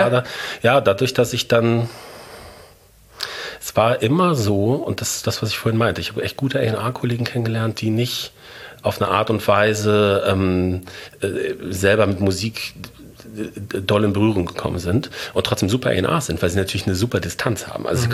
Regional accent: North Rhine-Westphalia, Germany; ich komme aus dem Ruhrgebiet

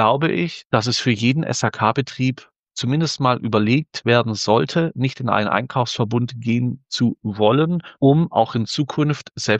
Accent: Stuttgart, Baden-Württemberg, Germany; born there; Bin frisch 32 Jahre alt geworden, gebürtiger Stuttgarter, bin aus einer Unternehmerfamilie

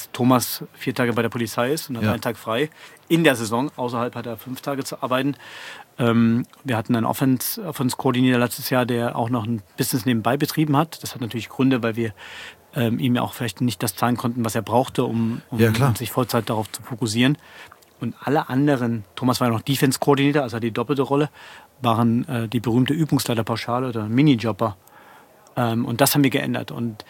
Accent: Leipzig, Saxony, Germany; ich komme aus Leipzig

